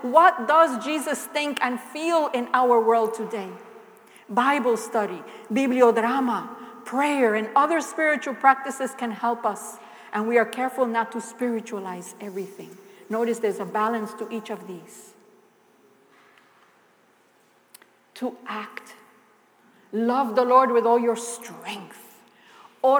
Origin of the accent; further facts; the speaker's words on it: New York, United States; I'm from New York. Nobody has more attitude than me.